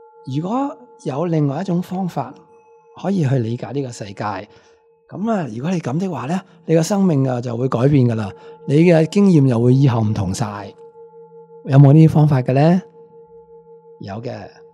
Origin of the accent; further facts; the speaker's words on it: Hong Kong; 咁我哋香港人就最讲实际㗎啦。